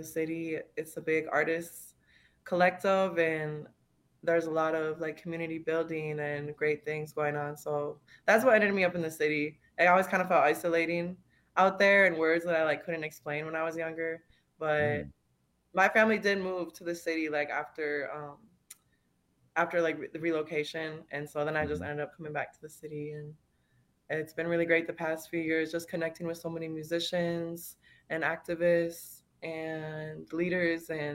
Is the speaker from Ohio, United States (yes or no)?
no; St. Michael, Minnesota, United States; So I'm from St. Michael, Minnesota, and then I grew up there.